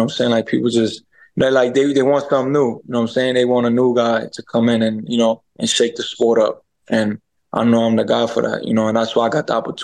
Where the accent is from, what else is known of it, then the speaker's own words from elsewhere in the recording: New York, United States; I'm from New York, you know, and yeah, it's game time, man.